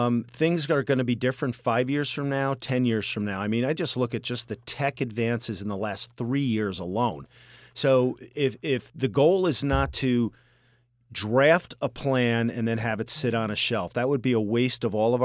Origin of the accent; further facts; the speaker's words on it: Delmar, New York, United States; And if you're from Albany, okay, I'm from Delmar. So we know Colony, we know Delmar, we know Gilderland, right?